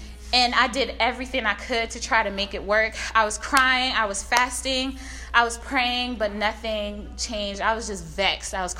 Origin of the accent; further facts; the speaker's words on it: Haiti; now in United States; He's worked two jobs since he came into America to support my siblings and I. We're immigrants. We're from Haiti.